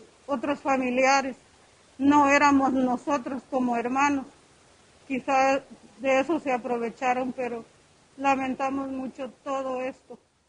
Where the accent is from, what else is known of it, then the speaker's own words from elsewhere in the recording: Chocolá, Suchitepéquez, Guatemala; yo soy de acá, soy originaria de Chocolá.